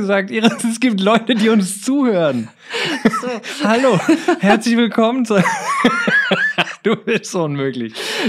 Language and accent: German; Meerbusch, North Rhine-Westphalia, Germany; born there; ich bin geboren 1985 in Meerbusch.